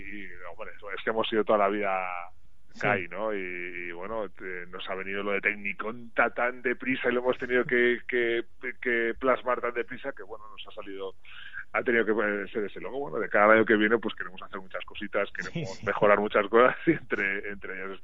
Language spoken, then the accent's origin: Spanish; Bilbao, Basque Country, Spain; Soy muy de Bilbao, la verdad. Soy muy de Bilbao.